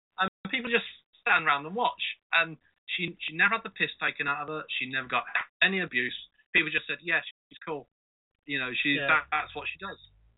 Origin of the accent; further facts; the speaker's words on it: Wellingborough, East Midlands, United Kingdom; When I was growing up in Wellingborough, there was a woman who used to stand in the market square there